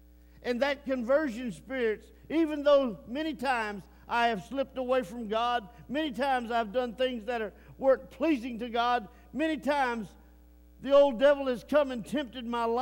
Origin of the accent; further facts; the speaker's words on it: Texas, United States; And I said, no, ma'am, I'm from East Texas.